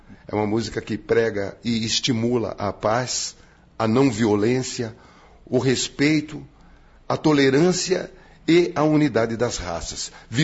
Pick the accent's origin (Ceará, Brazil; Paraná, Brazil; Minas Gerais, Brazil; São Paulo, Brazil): São Paulo, Brazil; Campinas; also born or lived in Amparo; E eu sou de Campinas, né? E não abro mão. Né? Nasci em Amparo, mas, poxa, aqui a minha relação com Campinas é bastante intensa, né?